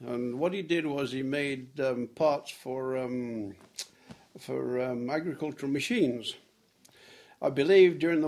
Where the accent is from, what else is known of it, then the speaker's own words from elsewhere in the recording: Sheffield, Yorkshire and the Humber, United Kingdom; born there; I was born in Sheffield, England.